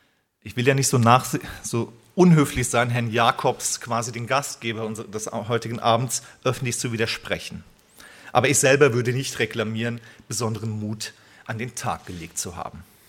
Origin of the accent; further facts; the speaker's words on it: Flörsheim am Main, Hesse, Germany; born there; den Bürgermeister meiner Geburtsstadt Flörsheim am Main.